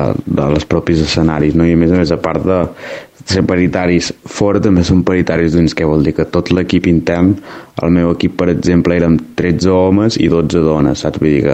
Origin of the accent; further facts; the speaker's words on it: Olot, Catalonia, Spain; jo soc d'Olot, és un que es fa aquí bastant a prop, el Pantà de Sau